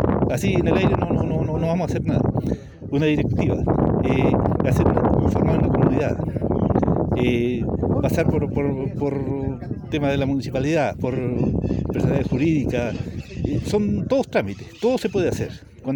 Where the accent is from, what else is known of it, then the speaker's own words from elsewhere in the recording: Chile; Yo, como buen chileno, no caigo en eso.